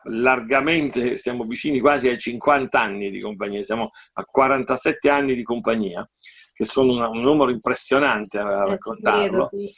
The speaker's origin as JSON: {"language": "Italian", "town": "Naples", "region": "Campania", "country": "Italy", "said": "io dico da napoletano"}